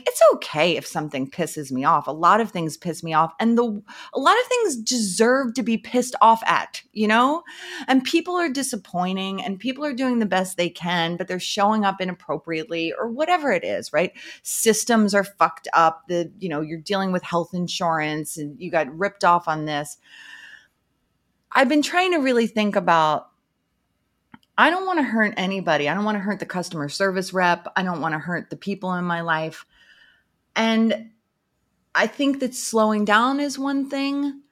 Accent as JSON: {"language": "English", "country": "United States", "said": "I'm Italian American. I grew up in this very aggressive city."}